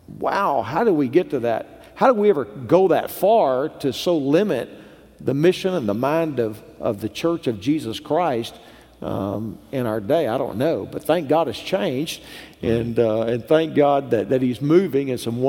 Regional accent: Texas, United States; I'm from South Texas, so if it wasn't Hispanic, I would never heard of a church plant.

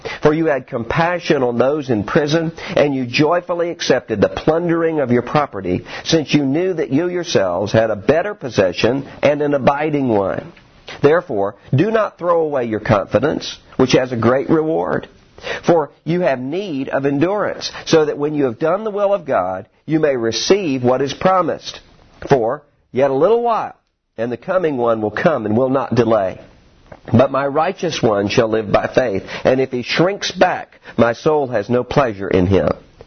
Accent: Mississippi, United States; And so I was there in Chattanooga about 8 hours away from my hometown in South Mississippi.

